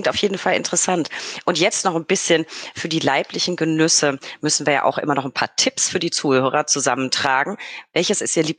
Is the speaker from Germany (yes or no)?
yes; Bavaria, Germany; Ich komme ja eben aus Unterfranken, gehört ja zu Bayern